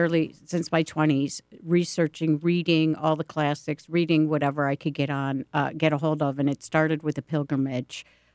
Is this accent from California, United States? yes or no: no; Akron, Ohio, United States; No. I'm from Akron, Ohio.